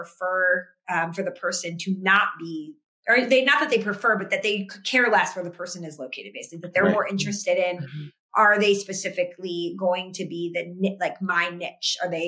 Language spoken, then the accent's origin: English; Ohio, United States; I grew up in Ohio and they were a big band back then.